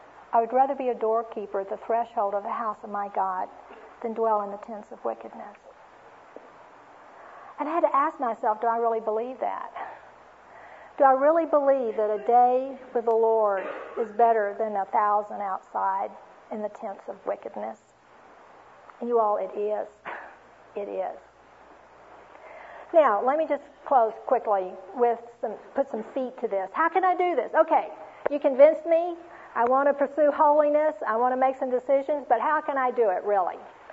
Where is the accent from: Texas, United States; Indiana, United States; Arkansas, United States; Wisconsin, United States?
Texas, United States; Houston; Now, you all, I grew up in Houston, Texas. I did not listen to country western music.